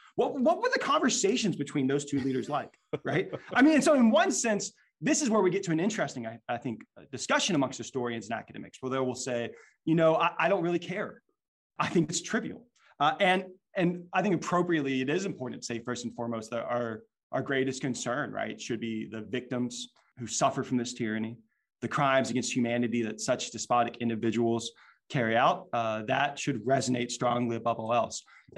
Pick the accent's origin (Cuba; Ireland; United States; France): United States; Louisiana; I'm originally from Louisiana, so